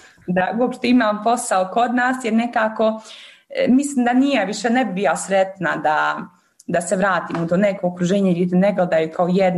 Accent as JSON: {"language": "Bosnian", "town": "Mostar", "region": "Federation of Bosnia and Herzegovina", "country": "Bosnia & Herzegovina", "said": "U Europskom parlamentu sam se zaposlila kao Bosanka Hercegovka"}